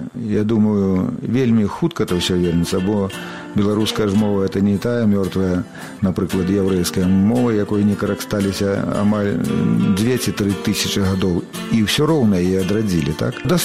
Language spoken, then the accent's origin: Belarusian; Buglaye, Mogilev Region, Belarus; Бо гэта Краснапольскі раён, вёска Буглае, адтуль родам.